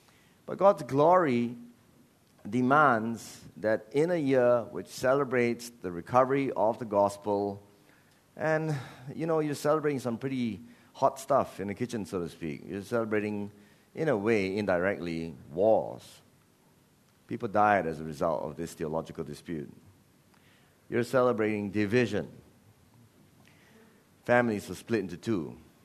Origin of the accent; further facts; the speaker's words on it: Malacca, Malaysia; English is a second language; Malacca, you know Malacca? I come from Malacca.